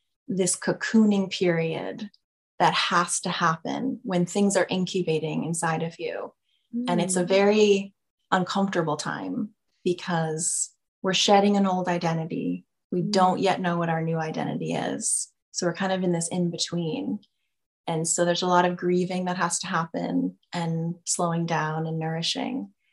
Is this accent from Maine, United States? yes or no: yes; Freeport, Maine, United States; I crossed paths with a very good friend from my hometown of Freeport, Maine.